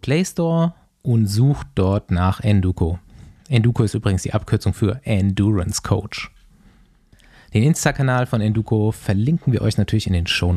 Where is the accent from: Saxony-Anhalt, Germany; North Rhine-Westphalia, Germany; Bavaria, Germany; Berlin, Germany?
Bavaria, Germany; ich habe halt auch meine Kindheit so in Bayern verbracht